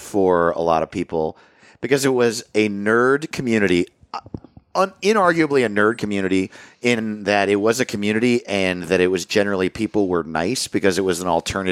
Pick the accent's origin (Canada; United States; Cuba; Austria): United States; Hawaii; born there; also born or lived in San Diego, California; I moved around a lot. So I was born in Hawaii.